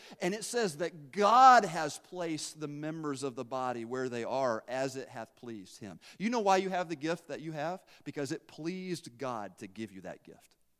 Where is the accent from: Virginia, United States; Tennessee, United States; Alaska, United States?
Tennessee, United States; I was from Tennessee. I didn't know what excessive meant, but she kept saying it.